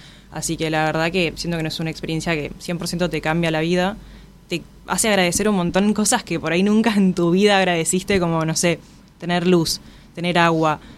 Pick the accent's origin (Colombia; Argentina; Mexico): Argentina; Salta; Yo soy de Salta también